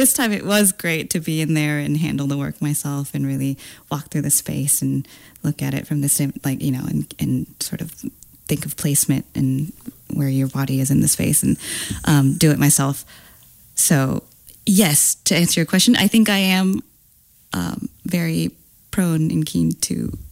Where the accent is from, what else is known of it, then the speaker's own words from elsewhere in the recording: Florida, United States; born there; also born or lived in California / Washington / Georgia / Texas; But yes, I was born in Florida and then quickly moved to California. And then we bounced around a bunch of places. Like we were in Tacoma when I was like 4 to 6, maybe. Then we went back to Florida.